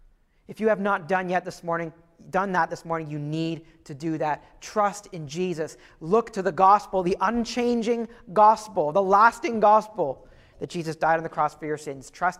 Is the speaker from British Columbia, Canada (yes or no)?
no; Ottawa, Ontario, Canada; In growing up in Ottawa, where my parents' house was that I grew up